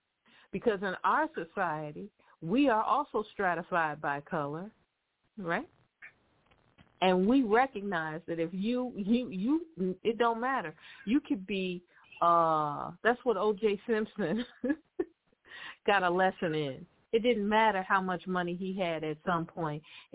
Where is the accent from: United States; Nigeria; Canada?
Nigeria; I'm Nigerian.